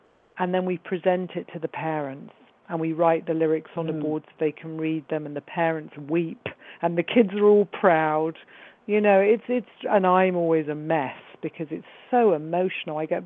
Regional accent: London, United Kingdom; D and me were born the same year. He's from, you know, the Bronx. I'm from London.

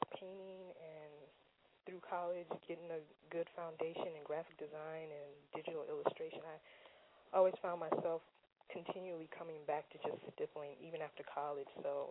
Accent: Anchorage, Alaska, United States; I got started in art as when I was a child growing up in Anchorage, Alaska

